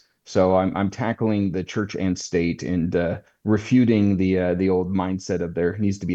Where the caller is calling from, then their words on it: Spokane, Washington, United States; I am in my beautiful home out in the country in Spokane, Washington.